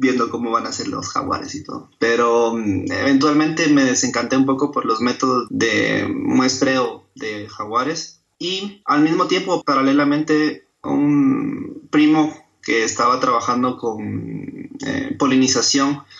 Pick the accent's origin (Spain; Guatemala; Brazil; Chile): Guatemala; Guatemala City, Guatemala Department; now in San Cristóbal de las Casas, Mexico; Soy originario de Ciudad de Guatemala y estoy estudiando el doctorado en el Colegio de la Frontera Sur, en la Unidad de San Cristóbal de las Casas, Chiapas, México.